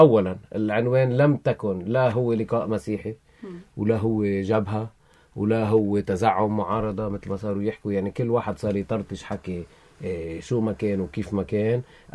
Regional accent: Lebanon; أنا كمواطن لبناني أولا قبل ما أكون مسيحي أو أرثوذكسي

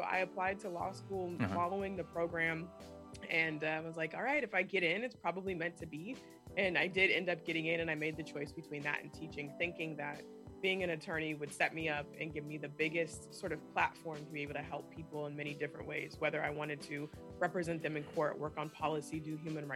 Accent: Portland, Oregon, United States; born there; I was born in Portland, Oregon, okay.

